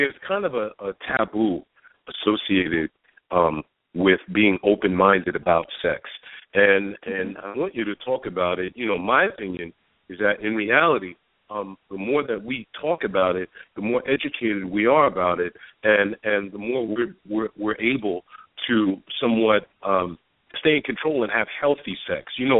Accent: Harlem, New York, United States; And, I grew up in Harlem. And, you know, when you grow up in Harlem, part of your male manhood is to be considered a sexologist.

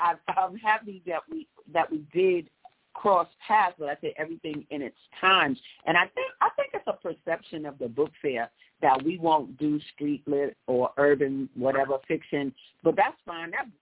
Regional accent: New York, United States; because I grew up in Harlem

